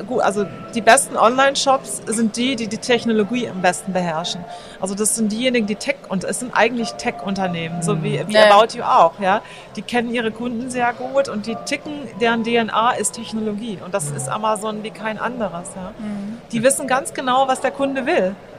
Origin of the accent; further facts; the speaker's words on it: Germany; ich lebe in Deutschland, ich bin Deutsche und Deutschland ist meine Heimat.